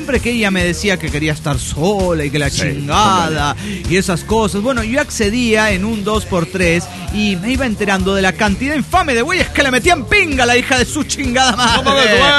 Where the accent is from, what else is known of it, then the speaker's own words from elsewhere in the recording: Panama; Así lo dicen en mi país a los presumidos. Ridículo a los presumidos, le dicen en Panamá.